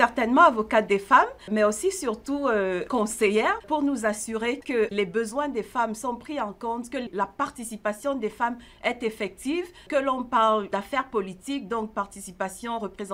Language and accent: French; Cameroon; now in Kinshasa, Democratic Republic of the Congo; je suis du Cameroun et je suis la conseillère genre principale à la mission des Nations Unies en RD Congo, à Kinshasa, basée à Kinshasa.